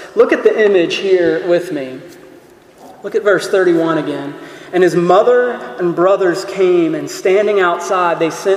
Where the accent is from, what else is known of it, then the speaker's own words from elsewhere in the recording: China; I was raised in China.